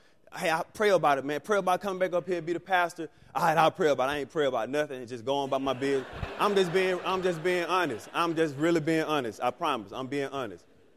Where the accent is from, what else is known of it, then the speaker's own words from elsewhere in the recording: Mobile, Alabama, United States; When I get there, I'm from Mobile, Alabama.